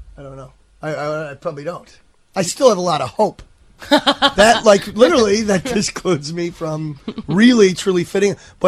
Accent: Buffalo, New York, United States; Buffalo, New York.

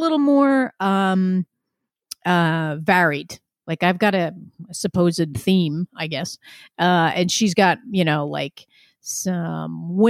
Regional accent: New Jersey, United States; New Jersey, northern New Jersey.

